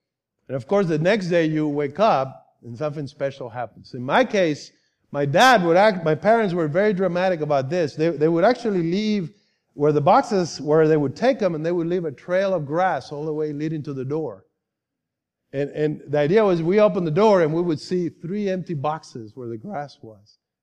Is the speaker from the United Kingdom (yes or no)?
no; Puerto Rico; me growing up in Puerto Rico. And in fact, we just got back from vacation time in the island on Wednesday.